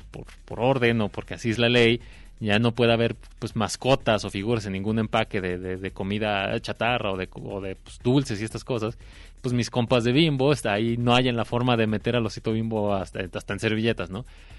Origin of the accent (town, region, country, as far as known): Mexico